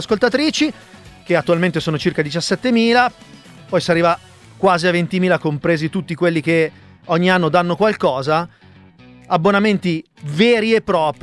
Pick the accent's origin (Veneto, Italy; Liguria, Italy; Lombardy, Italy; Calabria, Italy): Lombardy, Italy; io sono, sono lombardo. Io mangio cassola anche oggi.